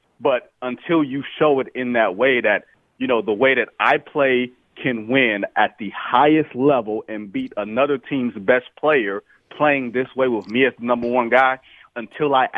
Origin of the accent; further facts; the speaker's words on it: Detroit, Michigan, United States; I'm from Detroit, so you can.